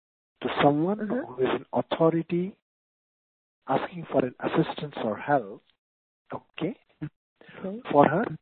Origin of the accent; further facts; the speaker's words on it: India; Yes, so I think being Indian, I can maybe the pronunciation that I'm making might be slightly more accurate.